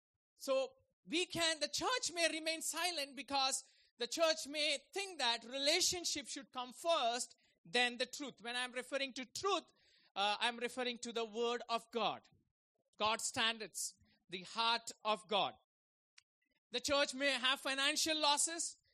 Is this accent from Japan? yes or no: no; Mumbai, Maharashtra, India; been born and brought up in Mumbai.